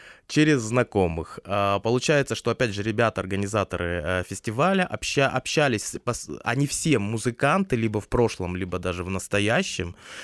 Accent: Donetsk Oblast, Ukraine; also born or lived in Kharkiv; Да, это в Харькове просто учился, я долго жил, сам я родом из Донецкой области.

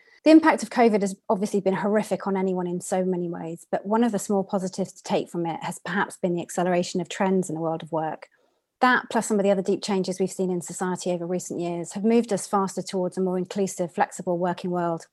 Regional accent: Wales, United Kingdom; It probably comes from being Welsh. We're a small nation, and what we lack in numbers, we probably make up for in spirit.

